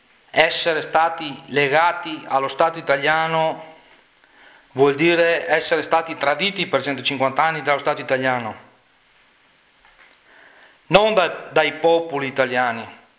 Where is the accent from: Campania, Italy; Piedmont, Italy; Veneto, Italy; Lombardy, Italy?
Veneto, Italy; noi come veneti abbiamo perso la nostra dignità.